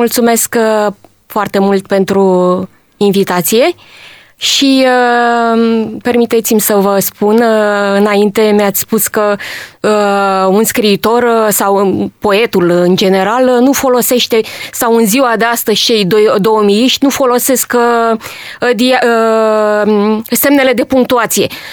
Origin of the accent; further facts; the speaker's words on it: Constanța, Constanța County, Romania; Sunt constanțeancă, sunt dobrogeancă, născută în Dobrogea, mai exact în anul 1977 la cutremur.